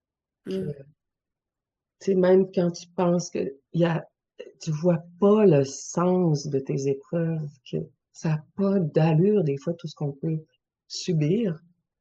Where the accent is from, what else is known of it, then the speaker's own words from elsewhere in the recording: Quebec, Canada; comme une rivière au printemps chez nous au Québec